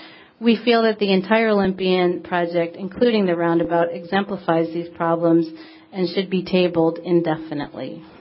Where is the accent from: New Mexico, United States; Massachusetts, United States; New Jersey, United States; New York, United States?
Massachusetts, United States; Boston; I grew up in Boston, a city full of roundabouts and extremely congested ancient city streets.